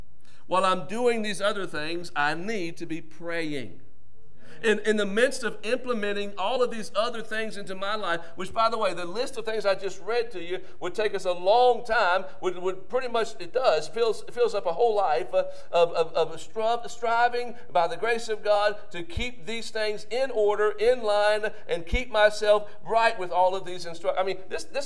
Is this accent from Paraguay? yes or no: yes; Paraguay; because I grew up in Paraguay on the mission field.